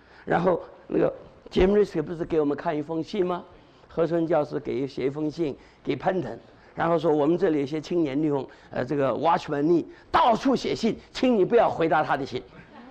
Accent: Zhengzhou, Henan, China; 一想河南，洛阳，那是郑州，我在郑州啊读中学，所以我会讲河南话。

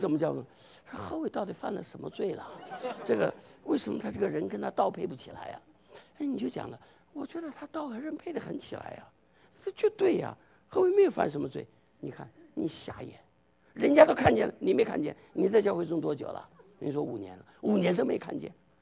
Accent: southern China, China; 我是个南方人，哎，放糖啊

